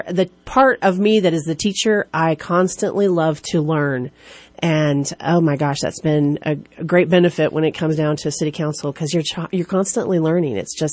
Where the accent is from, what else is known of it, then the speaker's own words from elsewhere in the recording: California, United States; I was born right here in Shasta County. When I was born, we lived in Igo, and at 6 years old, we moved to Lakehead and owned a family-ran campground, Lakehead Campground up there. And when I was 12, we moved to Cottonwood.